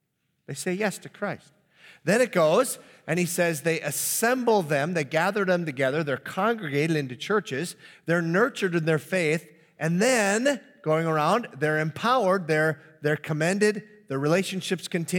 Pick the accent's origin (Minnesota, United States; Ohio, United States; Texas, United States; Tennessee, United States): Minnesota, United States; Partly because I'm from the Iron Range, it's the only way we can do it.